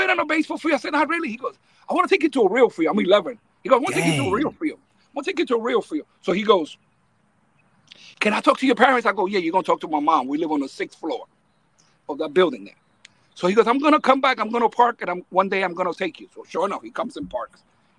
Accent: Puerto Rico; also born or lived in Dominican Republic; I was born in Dominican Republic, youngest of five. Very poor, just like you see on TV. None of that stuff on TV is fake. just dirt poor. No dad around, just a mom. And at a young age, we moved to the island of Puerto Rico

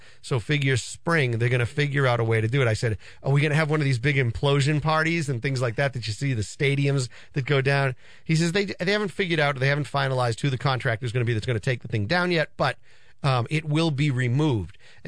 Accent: Peabody, Massachusetts, United States; I am a local guy. I grew up in Peabody, went to Peabody High School, graduated Peabody High School.

